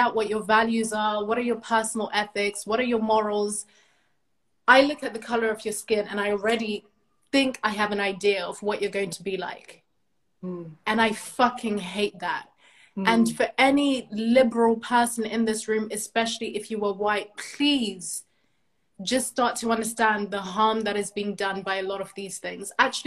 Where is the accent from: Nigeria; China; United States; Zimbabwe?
Zimbabwe; now in London, United Kingdom; as someone that was born and raised in Zimbabwe, and I live in the UK, I live in London